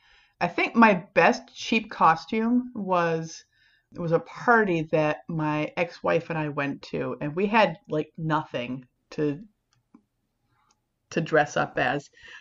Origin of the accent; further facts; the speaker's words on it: Canada; And then we had a hockey helmet because I grew up in Canada.